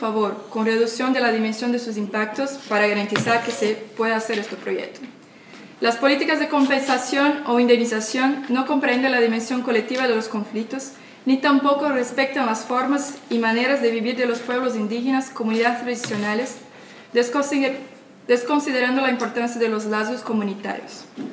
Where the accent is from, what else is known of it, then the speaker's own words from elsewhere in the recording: Brazil; Yo vengo de Brasil